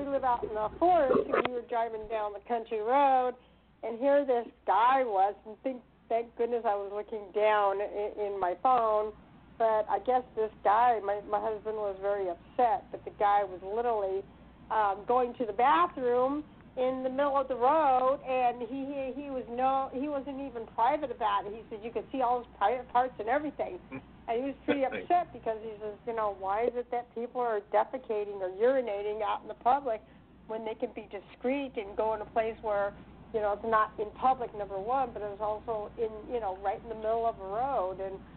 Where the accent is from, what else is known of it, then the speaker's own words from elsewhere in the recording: California, United States; where I was brought up, an hour south of San Francisco by Silicon Valley